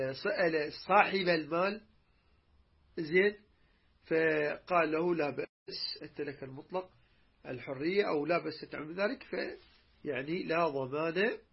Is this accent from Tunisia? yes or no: no; Iraq; يعني هسه مثلا عندنا بالعراق عندنا الدينار، لكن الدولار يمشي